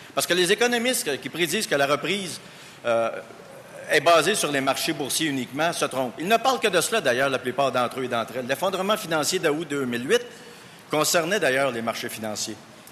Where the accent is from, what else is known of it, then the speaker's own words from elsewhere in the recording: Montreal, Quebec, Canada; Je viens de Montréal.